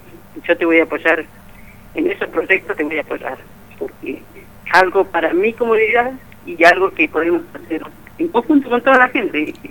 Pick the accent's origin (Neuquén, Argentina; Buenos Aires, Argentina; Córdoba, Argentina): Neuquén, Argentina; Covunco Abajo; now in Zapala, Argentina; Vivo en Zapala, pero soy de Cobunco Abajo.